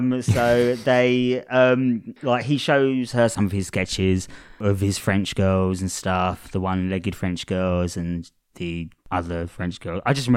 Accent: London, United Kingdom; accent: London; Sorry, it's my London accent.

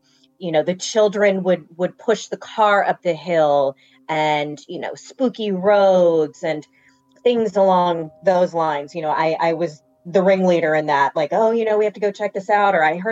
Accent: Maryland, United States; I grew up in Maryland, and there's this hospital, and it's absolutely amazing.

